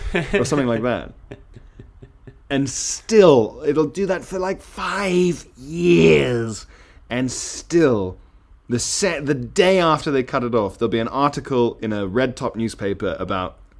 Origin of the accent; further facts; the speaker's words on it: Isle of Man; It's all electricity in South Africa and in my house where I grew up on the Isle of Man as well.